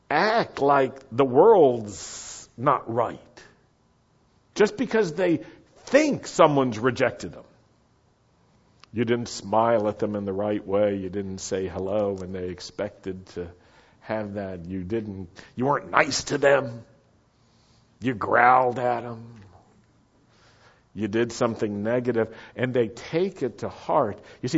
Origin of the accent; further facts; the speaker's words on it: Roanoke, Virginia, United States; I grew up in Roanoke, Virginia. We had a sign downtown, a big illuminated Dr. Pepper bottle cap.